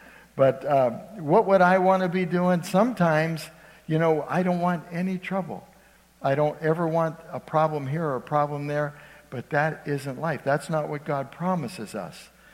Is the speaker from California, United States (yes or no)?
no; Youngstown, Ohio, United States; I'm originally from Youngstown, Ohio, and every time we go back there's a place called Handel's Ice Cream, homemade ice cream.